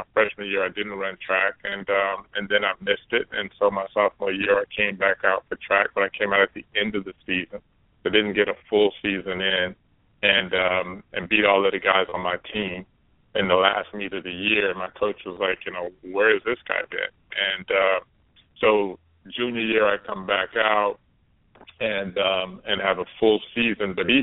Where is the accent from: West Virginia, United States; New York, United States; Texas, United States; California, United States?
Texas, United States; Dallas; and I'm growing up in Dallas, Texas, there's nobody from my neighborhood that's ever gone on to be an Olympic athlete